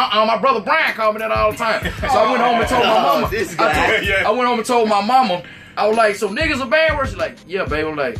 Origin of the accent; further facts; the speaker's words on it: Mississippi, United States; And I'm from Mississippi, so that's saying, so if I'm from Mississippi and I don't know